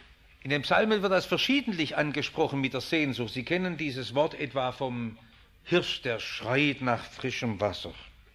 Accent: Baden-Württemberg, Germany; accent: Swabian; ich spreche Schwäbisch und du auch

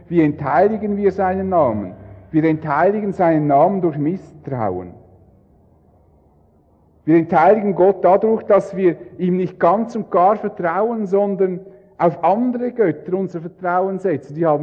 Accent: Switzerland; wo als Schweizer sind wir da sowieso speziell mit unseren vier eigenen Wänden

